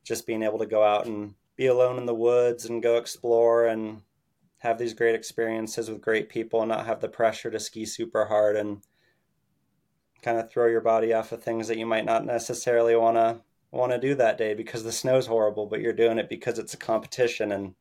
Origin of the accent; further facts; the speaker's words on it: Wyoming, United States; when I was growing up in Wyoming